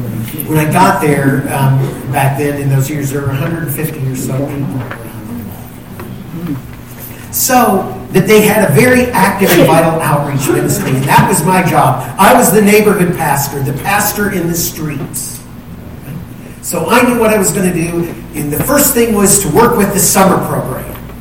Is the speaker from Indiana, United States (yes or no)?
yes; Indiana, United States; also born or lived in Brooklyn / Drew; And so I was born in Brooklyn and was taken back to Drew and lived and grew up and lived there for a year and a half before my folks moved to Indiana.